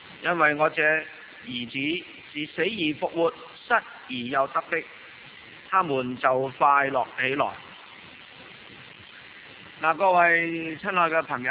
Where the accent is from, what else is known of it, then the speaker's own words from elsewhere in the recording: Guangdong, China; accent: Cantonese; 我哋广东话话有句啊，你要醒目啲啊